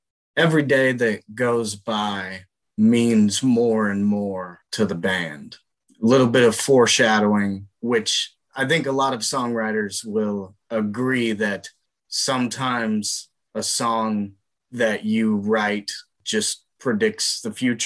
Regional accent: Kentucky, United States; also born or lived in Indiana / Pacific Northwest; I was born in Indiana, but moved to Kentucky before my second birthday. Spent quite a bit of time in the Pacific Northwest growing up, so I had always had a connection here, and ultimately moved out here 7 years ago.

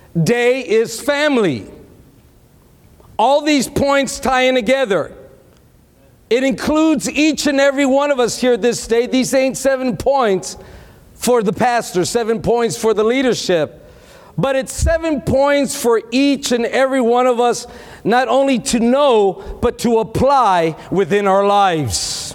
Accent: Texas, United States; I'm from South Texas, all kicker dancing, amen?

